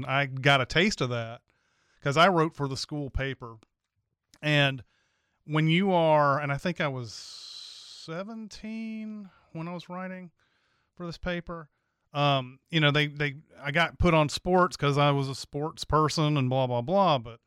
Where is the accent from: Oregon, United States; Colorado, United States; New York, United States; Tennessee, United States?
Tennessee, United States; Like when I was growing up, I went for, I'm from Tennessee, so I will root for Tennessee.